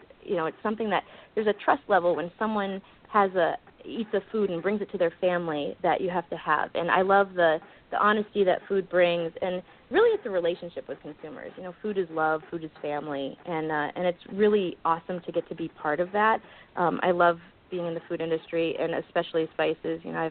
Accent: New England, United States; So, but I grew up in New England.

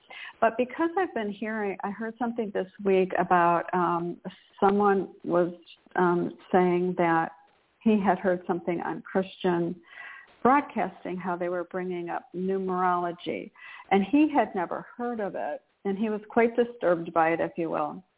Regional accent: Michigan, United States; and I just know this because I grew up in Michigan

